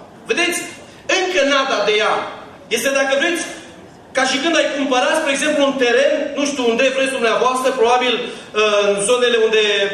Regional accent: Bucharest, Romania; imaginați-vă că noi care suntem din București

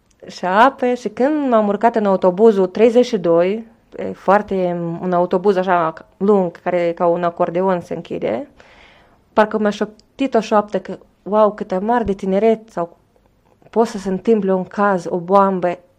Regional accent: Chernivtsi, Chernivtsi Oblast, Ukraine; moved away as an adult; now in Israel; Da, acolo în Cernăuț, 6 surori suntem și... Trebuia bani și trebuie să o luăm în lume.

